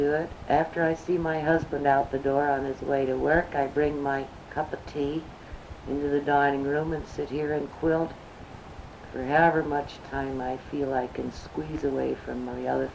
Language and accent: English; Kansas, United States; moved away as an adult; now in Kentucky, United States; We were born and raised in Kansas. And lived several places in connection with my husband's work.